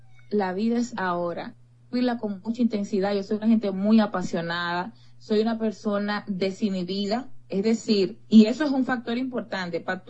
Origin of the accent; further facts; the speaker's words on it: Dominican Republic; Yo soy dominicana